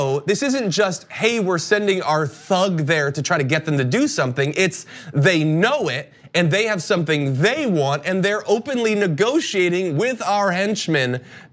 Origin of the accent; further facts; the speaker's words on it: Connecticut, United States; my home state of Connecticut